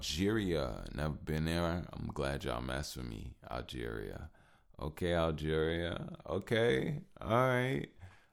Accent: Chicago, Illinois, United States; If I gotta go bundle up and put clothes on and put my long johns on, I'm from Chicago.

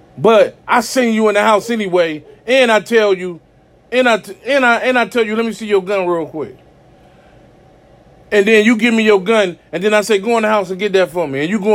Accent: United States; As an American, somebody that was born here, ancestors built the country.

